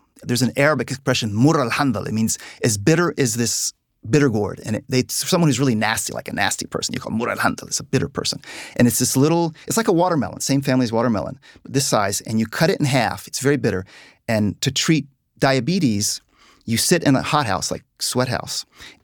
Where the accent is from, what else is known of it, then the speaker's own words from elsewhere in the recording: Virginia, United States; it was like being in Virginia. We grew up on the Chesapeake Bay, hunting, fishing, crabbing, boating. I felt like I was reliving my childhood.